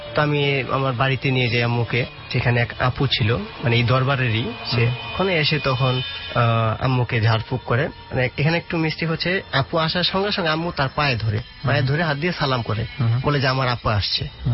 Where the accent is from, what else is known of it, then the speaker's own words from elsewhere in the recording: Tangail, Dhaka Division, Bangladesh; আমাদের গ্রামে টাঙ্গাইল জেলা